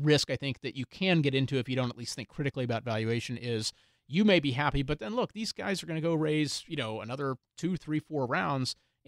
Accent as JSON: {"language": "English", "town": "Houston", "region": "Texas", "country": "United States", "tie": "born or raised there", "said": "I grew up in Houston."}